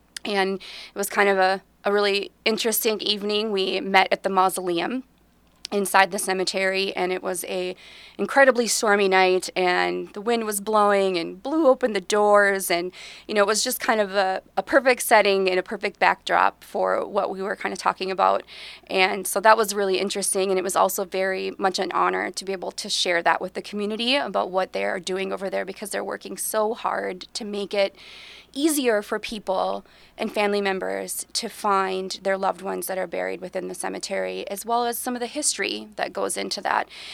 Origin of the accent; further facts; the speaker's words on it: Staples, Minnesota, United States; being really familiar with the Wadena area as well, growing up in Staples.